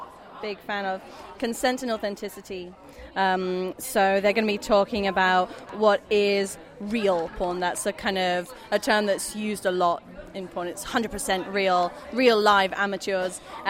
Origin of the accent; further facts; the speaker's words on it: United Kingdom; I'm a British dominatrix, and I'm here because I want to meet people like me.